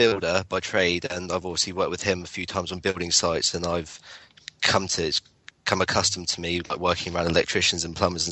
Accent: Bournemouth, South West England, United Kingdom; I'm doing the full scope electricians course and I'm from Bournemouth.

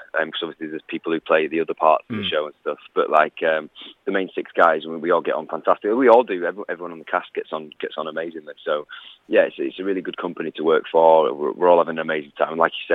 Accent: Bradford, Yorkshire and the Humber, United Kingdom; I'm from Bradford.

